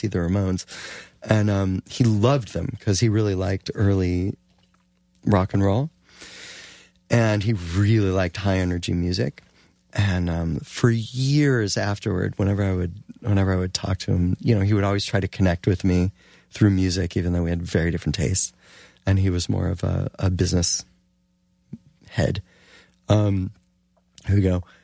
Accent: Cleveland, Ohio, United States; Growing up in Cleveland

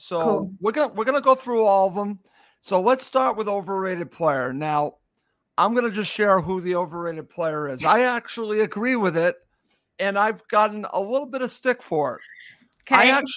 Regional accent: United States; I'm an American, love Tim Ream

